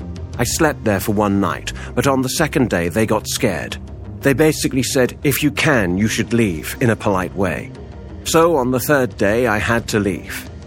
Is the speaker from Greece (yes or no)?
yes; Skidra, Central Macedonia, Greece; also born or lived in Thessaloniki; I was born in Thessaloniki in 1947. But most of the time after that, my childhood, I spent in Skidra.